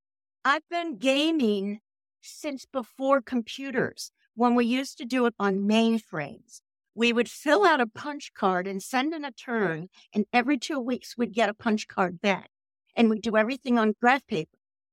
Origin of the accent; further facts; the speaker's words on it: Pennsylvania, United States; also born or lived in Cape May, New Jersey; Well, I'm hailing from South Central Pennsylvania, right outside of the capital, Harrisburg. But I lived most of my life at the shore in Cape May, New Jersey.